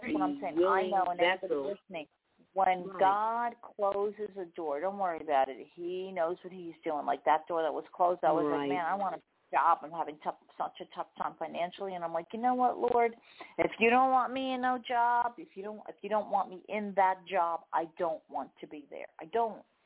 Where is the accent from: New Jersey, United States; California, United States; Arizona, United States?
New Jersey, United States; I'm from New Jersey.